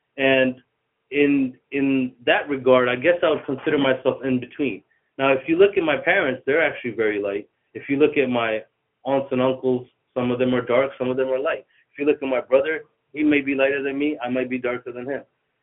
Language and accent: English; New York, United States; also born or lived in Tripoli, Libya; now in Connecticut, United States; I grew up in New York. I was actually born in Tripoli, Libya. Came to New York when I was about 5-6 years old. Grew up in Grand Concourse, New York. And I was there for 25 years, then moved to Connecticut.